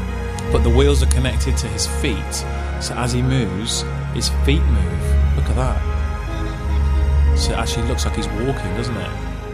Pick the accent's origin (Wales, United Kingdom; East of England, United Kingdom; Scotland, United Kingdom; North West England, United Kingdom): Wales, United Kingdom; Oh, we like Wales, because we're Welsh, aren't we?